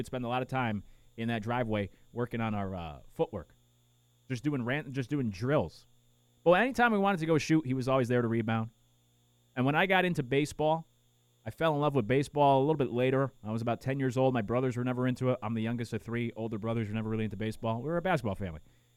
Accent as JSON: {"language": "English", "region": "Connecticut", "country": "United States", "tie": "born or raised there", "said": "We grew up in Connecticut."}